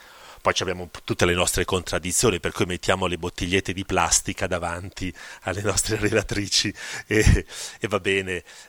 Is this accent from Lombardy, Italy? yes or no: yes; Cremona, Lombardy, Italy; Perché io vengo da Cremona, per cui quell'aratro per me invece era il paesaggio normale. Io ho abitato fino a quando prima di entrare in seminario, 19 anni, in Cascina, e andavo a lavorare nei campi